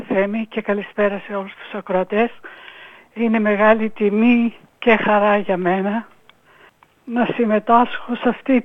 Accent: Ioannina, Epirus, Greece; now in Melbourne, Australia; Εγώ κατάγομαι από τα Γιάννενα. Ήρθα στη Μελβούρνη το 1956.

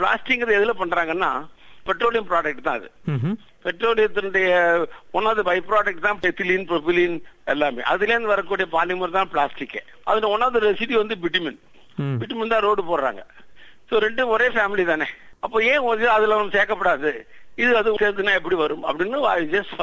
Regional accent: Kumbakonam, Tamil Nadu, India; born there; நான் கும்பகோணத்திலே பிறந்தேன். பிஎஸ்சி கும்பகோணத்துல, எம்எஸ்சி மெட்ராஸ்ல, பிஹெச்டி கிறிஸ்டியன் காலேஜ் தாம்பரத்துல

